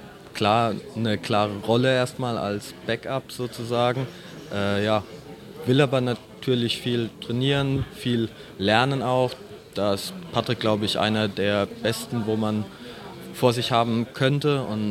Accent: Meisenheim, Rhineland-Palatinate, Germany; also born or lived in Kehl; now in Karlsruhe, Germany; bin 22 Jahre alt, komme aus der zweiten Mannschaft, geboren in Kehl und bin aber seit 10 Jahren Pfälzer aus Meisenheim am Glan und kam 2016 wieder fürs Studium nach Karlsruhe und Baden-Württemberg quasi wieder.

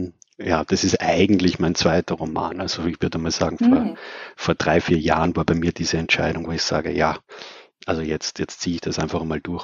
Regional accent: Austria

